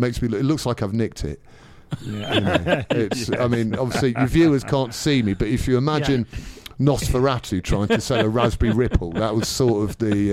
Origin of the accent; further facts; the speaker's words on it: Leicester, East Midlands, United Kingdom; And my hometown of Leicester, lovely Leicester, was in lockdown longer than any other British city.